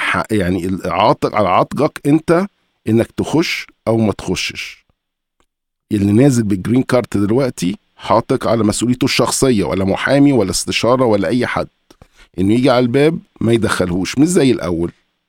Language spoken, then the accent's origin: Arabic; Egypt; احنا كتو نار على الفيسبوك كمصريين